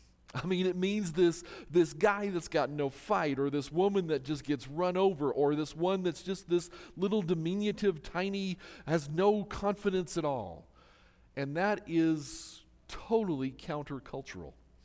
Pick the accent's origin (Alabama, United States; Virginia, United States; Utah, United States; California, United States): Utah, United States; Salt Lake City; Now most of you know I grew up in Salt Lake, and that's been my favorite football team